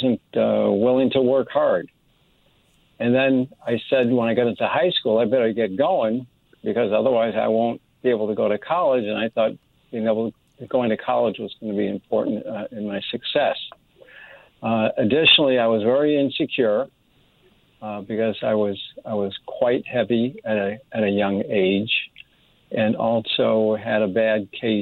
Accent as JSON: {"language": "English", "town": "Middletown", "region": "Connecticut", "country": "United States", "tie": "born there", "said": "I was born in Middletown, Connecticut"}